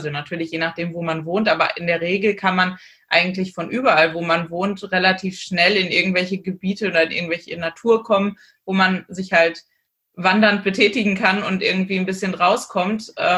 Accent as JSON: {"language": "German", "region": "North Rhine-Westphalia", "country": "Germany", "tie": "born or raised there", "said": "Und geboren bin ich auch gar nicht hier in Süddeutschland, sondern ich komme gebürtig aus Nordrhein-Westfalen und bin auch dort in der Großstadt aufgewachsen und habe dann auch danach mein weiteres Leben eigentlich fast nur in Großstädten verbracht"}